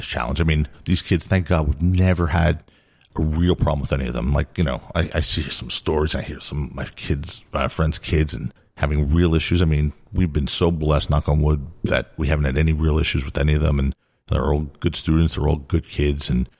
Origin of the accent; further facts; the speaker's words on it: Brooklyn, New York, United States; But on the other hand, I grew up in Brooklyn.